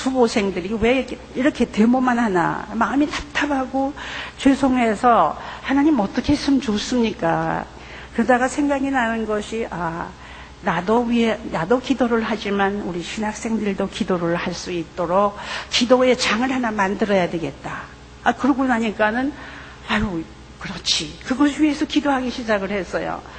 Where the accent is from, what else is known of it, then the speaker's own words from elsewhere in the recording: Pyongyang, North Korea; 평양 사람이고 그러니까 평양 고향이 같으니까 나이도 비슷하고 하니까